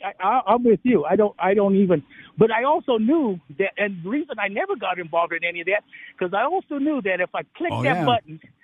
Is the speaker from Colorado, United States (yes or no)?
yes; Northglenn, Colorado, United States; Out in North Glen.